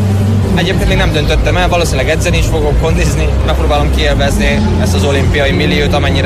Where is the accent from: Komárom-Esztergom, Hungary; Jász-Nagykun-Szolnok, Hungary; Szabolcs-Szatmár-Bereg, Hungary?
Jász-Nagykun-Szolnok, Hungary; Zagyvarékas; Szerencsére elég sok szurkoló kijött Magyarországról, a szülővárosomból is, Zagyvarékasról.